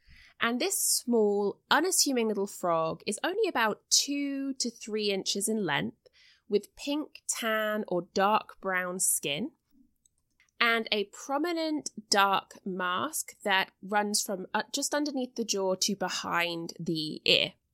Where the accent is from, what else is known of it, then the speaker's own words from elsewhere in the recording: United Kingdom; now in United States; as a British person living in the US